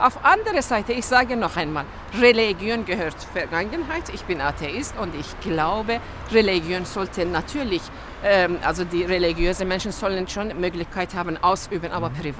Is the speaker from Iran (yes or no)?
yes; Iran; German is a second language; Also ich komme aus dem Iran und wir haben sehr schlechte Erinnerungen.